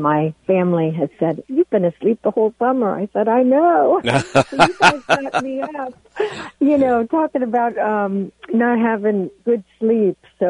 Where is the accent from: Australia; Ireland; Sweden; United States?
United States; Virginia; now in Bel Air, United States; We are from Virginia, Shenandoah. We used to do deer hunting on my land up there. So I'm a transplant to Bel Air last 10 years